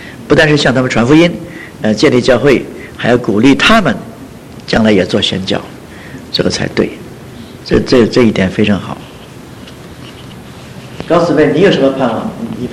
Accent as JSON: {"language": "Chinese", "country": "China", "said": "我们是中国人，我们对中国的同胞有负担"}